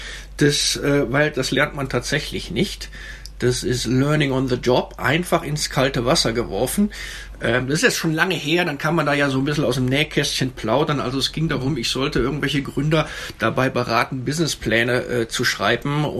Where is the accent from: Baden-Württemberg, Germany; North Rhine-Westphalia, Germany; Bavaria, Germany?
North Rhine-Westphalia, Germany; Leverkusen; Ich bin aufgewachsen in Leverkusen